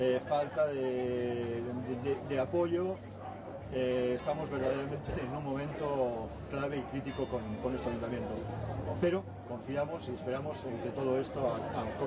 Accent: Teruel, Aragon, Spain; yo vengo de Teruel

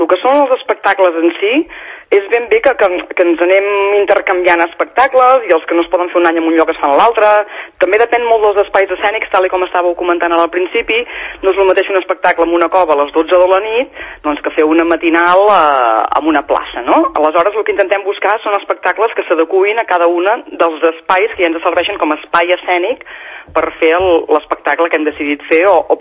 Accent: Vilafranca del Penedès, Catalonia, Spain; Jo sóc de Vilafranca mateix

